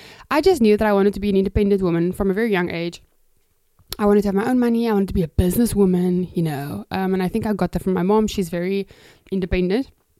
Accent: Cape Town, Western Cape, South Africa; first language Afrikaans; English is a second language; I am from Cape Town, South Africa. That's where I'm currently living. It's where I've lived for most of my life. And yes, I'm a Cape Townian. I'm also actually an Afrikaans person. I'm not English. It's my second language.

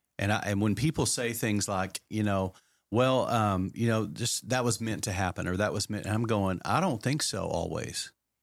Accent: Lubbock, Texas, United States; I mean, if I grew up in Lubbock, Texas, which was Tornado Alley back in the 60s and 70s.

